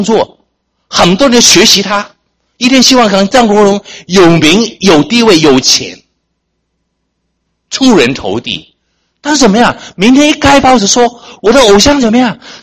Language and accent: Chinese; Hong Kong; 我是香港来的，所以讲多一些香港的故事你听。